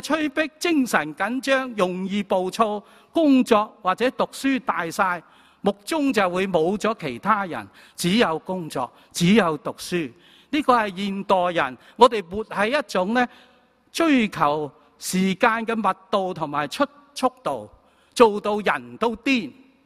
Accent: Guangdong, China; 系我哋广东人讲嘅一句说话

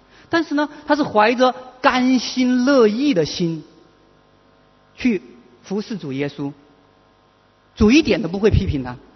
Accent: Hong Kong; 你看看我们香港人真的很忙啊

